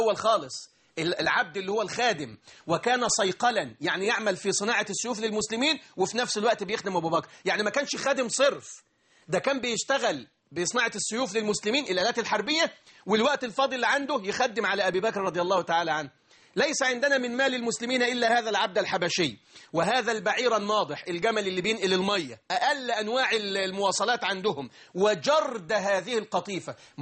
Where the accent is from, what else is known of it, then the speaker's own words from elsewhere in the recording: Egypt; يعني الفول مثلا والطعميه دلوقتي في حاجه اقل منه عندنا في مصر؟ مفيش.